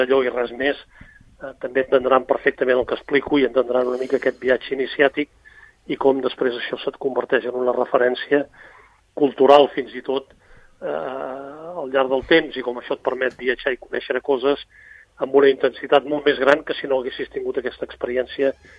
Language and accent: Catalan; Girona, Catalonia, Spain; jo vinc de la Girona franquista dels anys 60, grisa, negra, fosca